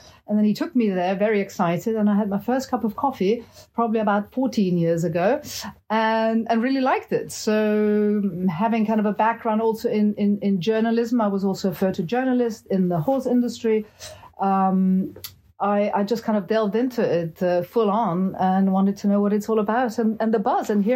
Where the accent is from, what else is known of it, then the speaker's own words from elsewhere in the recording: Austria; first language French; English is a second language; now in United Kingdom; I actually grew up on the continent. I grew up in Austria, but I'm British, and my mother tongue is French, so you might kind of notice a bit of an accent. But I've lived in England now since 1985, nonstop